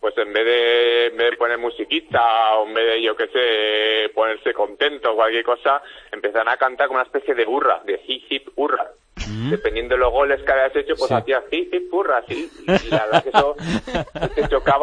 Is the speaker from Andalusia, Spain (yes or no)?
no; Aragon, Spain; now in Stockholm, Sweden; Pues mira, aunque parezca extraño, yo que soy de Aragón, por ejemplo, y tenemos un termasco buenísimo, hay un par de sitios en Estocolmo